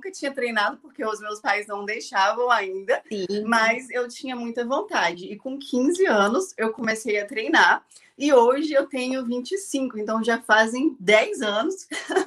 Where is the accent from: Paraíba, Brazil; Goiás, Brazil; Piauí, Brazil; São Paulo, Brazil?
Paraíba, Brazil; João Pessoa; eu vim do Nordeste. Eu sou paraibana, de João Pessoa, lá na Paraíba